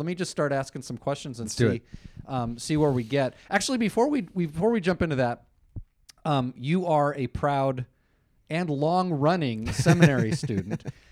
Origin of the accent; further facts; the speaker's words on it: Irvine, California, United States; See, I grew up in Irvine, so I know, like, Costa Mesa is the eclectic, kind of eccentric older brother of, like, Irvine, Mission Viejo.